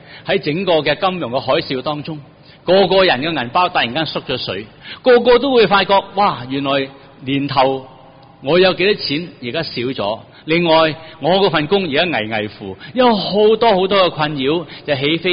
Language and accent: Cantonese; China; 因为我哋都系东方人，我哋中国人都好强调到呢一个咁嘅意念。